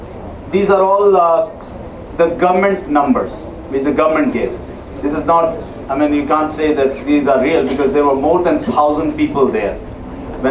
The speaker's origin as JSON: {"language": "English", "country": "Pakistan", "said": "I hope you understand that I'm from Pakistan."}